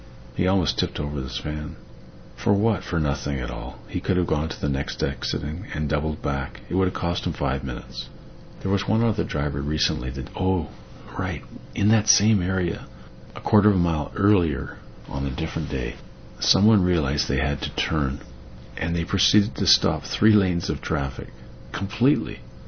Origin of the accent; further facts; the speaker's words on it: Canada; I'm from Canada where you average 7 to 7.5 hours.